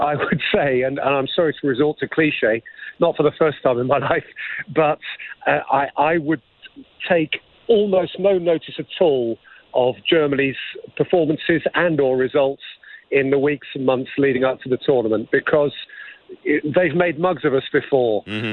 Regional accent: England, United Kingdom; it's funny speaking as an Englishman

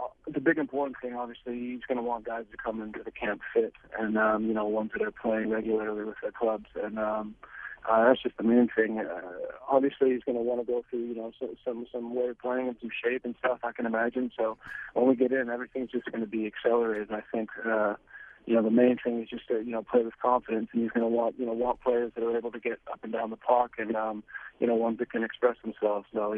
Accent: Canada; just because growing up in Canada, there's a lot of other sports

